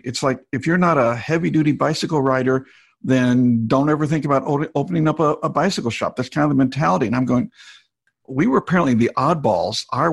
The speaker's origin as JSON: {"language": "English", "region": "Arkansas", "country": "United States", "said": "I come from Arkansas. I can remember as a kid going with my dad and going up to Sam's First Store."}